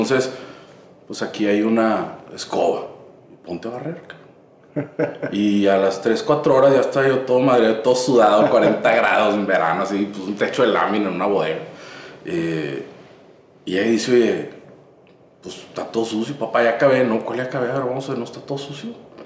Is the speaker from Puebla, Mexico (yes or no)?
no; Monterrey, Nuevo León, Mexico; Yo soy de aquí de Monterrey, de una serie de familias de trabajo, donde toda la vida la religión en la casa fue el trabajo y la disciplina.